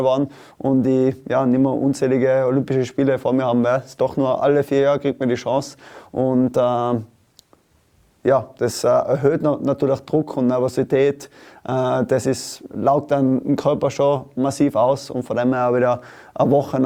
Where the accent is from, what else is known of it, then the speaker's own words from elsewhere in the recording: Tyrol, Austria; in meinem Fall als Tiroler komme ich jetzt nicht so oft in den Osten nach Wien